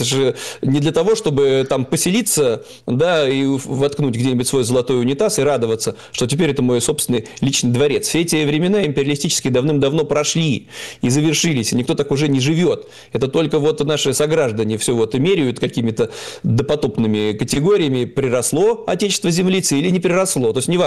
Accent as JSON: {"language": "Russian", "region": "Saint Petersburg", "country": "Russia", "said": "мы, петербуржцы, приезжаем туда, покупаем у них что-то в магазинах"}